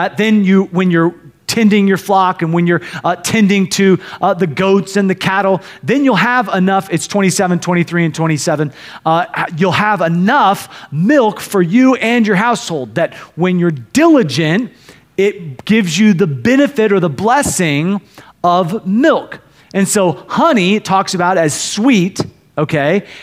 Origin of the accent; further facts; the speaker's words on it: Iowa, United States; Now, I grew up in Iowa.